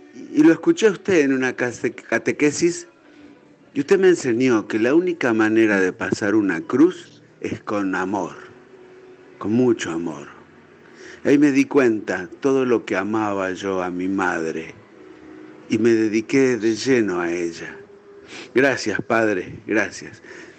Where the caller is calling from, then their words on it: Mar del Plata, Buenos Aires Province, Argentina; de Mar del Plata.